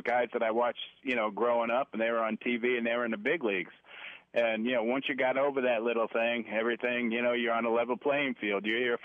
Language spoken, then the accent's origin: English; New York, United States; because I'm a New Yorker and I used to watch the Yankees all the time.